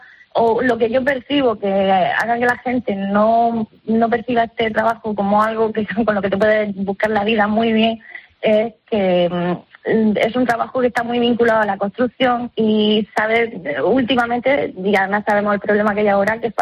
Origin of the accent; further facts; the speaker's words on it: Lorca, Region of Murcia, Spain; me apunté a una escuela de talla de madera, hice una en mi pueblo, en Lorca